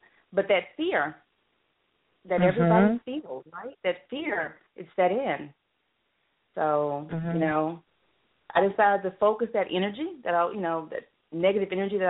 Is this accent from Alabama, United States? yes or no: yes; Mobile, Alabama, United States; I also have roots in Southern Alabama. I'm from Mobile, Alabama.